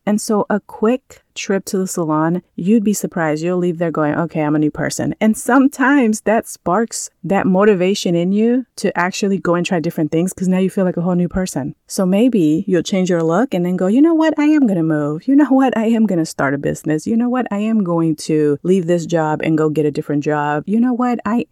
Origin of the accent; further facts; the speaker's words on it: California, United States; also born or lived in Bay Area; I grew up in California almost all my life. From the time I was 7 years old, I grew up in California and I stayed in the Bay Area.